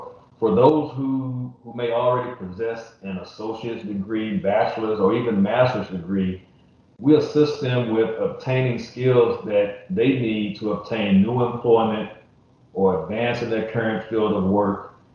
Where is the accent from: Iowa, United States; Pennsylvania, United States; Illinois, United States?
Illinois, United States; moved away as an adult; now in Raleigh, United States; I am a native of Southern Illinois. So born and raised in Southern Illinois, which is right on the border of Illinois, Missouri, and Kentucky, right where the Mississippi and Ohio rivers converge.